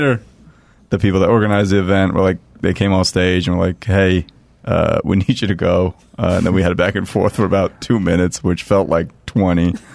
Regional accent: India; I'm Indian.

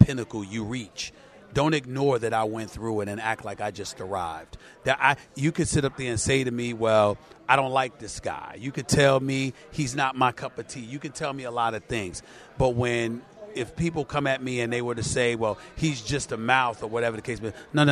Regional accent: New York City, New York, United States; also born or lived in Bronx; I was born in the Bronx, raised in Hollis, Queens, New York City from the time I was 1 year old.

